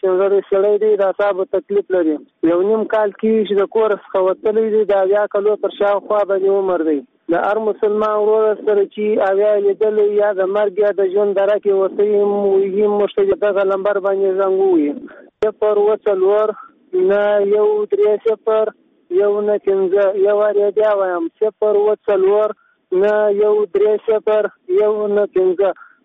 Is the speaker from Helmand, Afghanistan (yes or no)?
yes; Helmand, Afghanistan; د هلمند ولایت نه یم. د ولسوالۍ د شرشرات په سیمه خبره کوم.